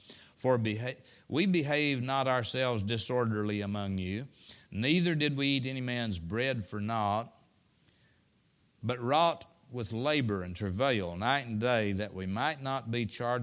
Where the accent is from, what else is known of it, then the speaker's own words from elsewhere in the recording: Arkansas, United States; moved away as an adult; now in Missouri, United States; I said, I come from Arkansas.